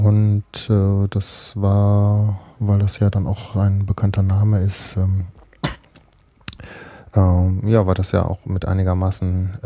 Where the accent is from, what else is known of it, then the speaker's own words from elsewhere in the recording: Bielefeld, North Rhine-Westphalia, Germany; komme aus der Stadt, die es nicht gibt.